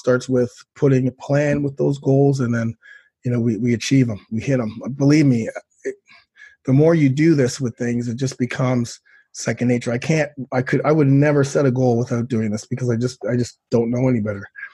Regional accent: Toronto, Ontario, Canada; I grew up in Toronto

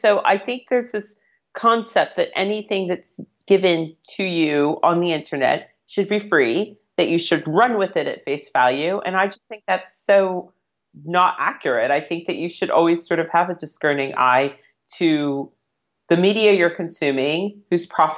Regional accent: United States; moved away as an adult; now in United Kingdom; My husband is English. I'm American. I moved here on a visa.

